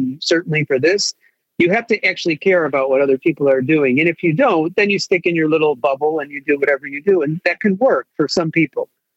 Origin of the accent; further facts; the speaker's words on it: Chicago, Illinois, United States; we're all from Chicago. So, which is an amazing place to be from, no matter what anybody on the globe says.